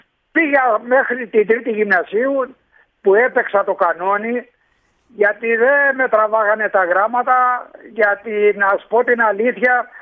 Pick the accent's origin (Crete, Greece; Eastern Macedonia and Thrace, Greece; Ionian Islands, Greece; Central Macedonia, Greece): Crete, Greece; Είμαι από ένα χωριό της Κρήτης, από τον ομό Ρεθύμνης, Ορισίδιος, πολύ Ορισίδιος. Το χωριό μου ασχολούταν μόνο με κτηνοτροφία